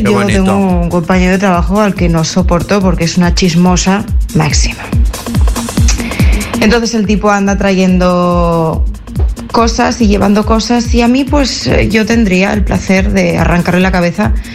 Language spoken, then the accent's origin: Spanish; Tineo, Asturias, Spain; de Tineo y quería mandar esta pregunta a la sección